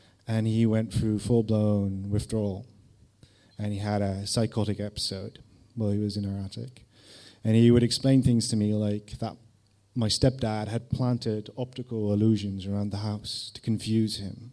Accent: Netherlands; I was from Holland, I was living there with my mum, and I would visit my dad in various cities in the UK, such as Manchester, Woking, Lansing, my favourite, near Brighton.

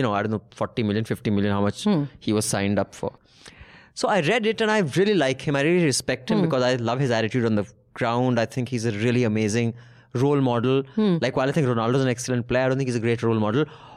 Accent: India; It didn't do anything for me, even though I am Indian.

